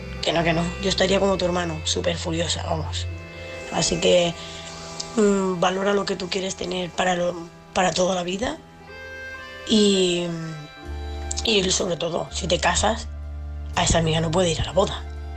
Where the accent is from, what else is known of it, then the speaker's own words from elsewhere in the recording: Seville, Andalusia, Spain; de Sevilla.